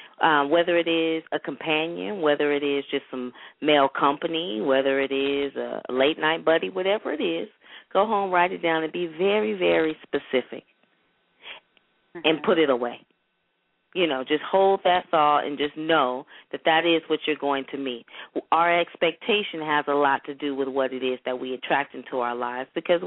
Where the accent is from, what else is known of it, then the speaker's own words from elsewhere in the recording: California, United States; I'm from the Bay Area.